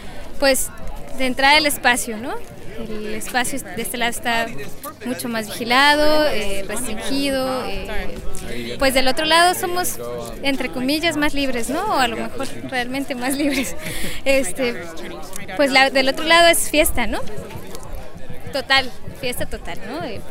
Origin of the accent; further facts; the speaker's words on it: Xalapa, Veracruz, Mexico; vengo de Jalapa.